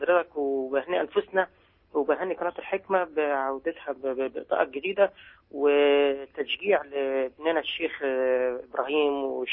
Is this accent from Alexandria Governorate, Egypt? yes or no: no; Shibin El Kom, Monufia Governorate, Egypt; الصحفي اللي من شبين الكوم.